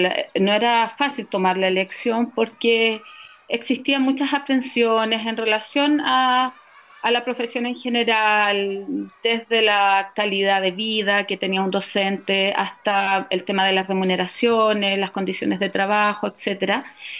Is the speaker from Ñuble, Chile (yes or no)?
yes; Quirihue, Ñuble, Chile; lo puedo luego traer a mi pueblo, a los jóvenes de Quirihue